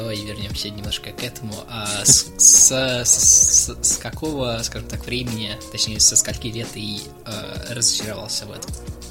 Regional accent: Moscow, Russia; я из Москвы

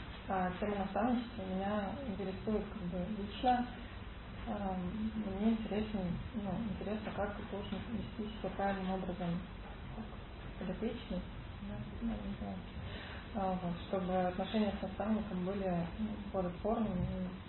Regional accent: Ukhta, Komi Republic, Russia; я из Ухты.

